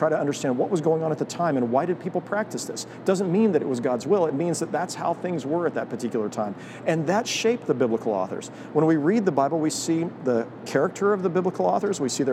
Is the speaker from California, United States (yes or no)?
no; Prairie Village, Kansas, United States; I grew up in Prairie Village, and in the late 1960s, the 1970s, the early 1970s, as I was growing up in Prairie Village